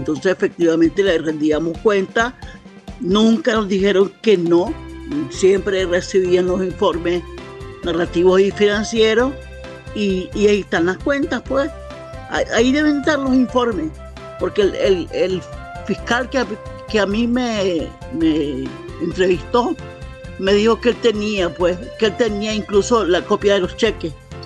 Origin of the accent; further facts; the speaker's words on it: Nicaragua; vos y yo nacimos en Nicaragua, somos nicaragüenses.